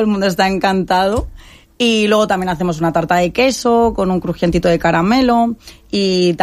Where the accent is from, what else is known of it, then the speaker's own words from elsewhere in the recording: Castile, Spain; Que yo la hago muy bien, aunque soy castellana.